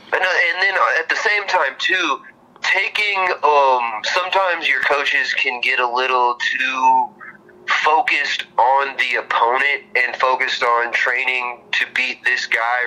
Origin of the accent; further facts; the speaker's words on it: Arkansas, United States; I'm being from Arkansas, I'm a fan of country myself